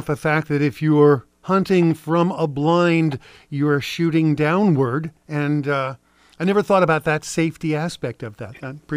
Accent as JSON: {"language": "English", "region": "New Jersey", "country": "United States", "tie": "born or raised there", "said": "I grew up in New Jersey, so there wasn't a whole lot of hunting going on when I grew up."}